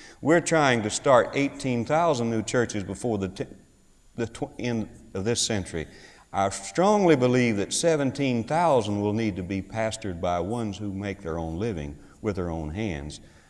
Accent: Carrier, Mississippi, United States; When you grow up in a place like I grew up in Carrier, Mississippi, you have to learn culture after you leave home.

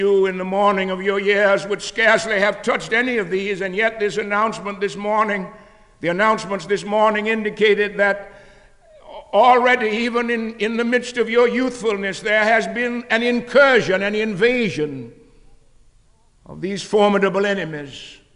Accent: Louisiana, United States; born there; President McCall has referred to the fact that I was born in Louisiana.

